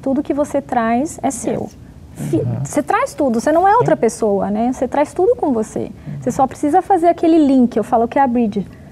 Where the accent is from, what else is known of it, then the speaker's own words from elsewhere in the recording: Brazil; moved away as an adult; Então, a minha história é um pouco diferente da do William, porque eu vim do Brasil para cá em 2015 e eu vim como international student.